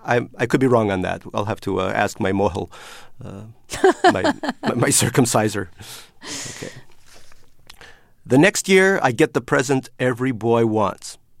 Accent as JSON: {"language": "English", "town": "Leningrad", "region": "Saint Petersburg", "country": "Russia", "tie": "born or raised there", "moved": "yes", "lives_now": "United States", "said": "My parents did not read Our Bodies, Ourselves, I guess, growing up in Leningrad."}